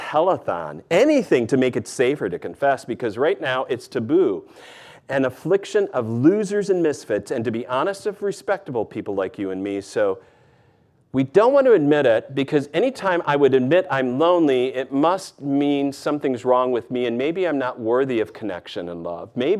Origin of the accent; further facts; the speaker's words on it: Michigan, United States; That's where I grew up in Michigan.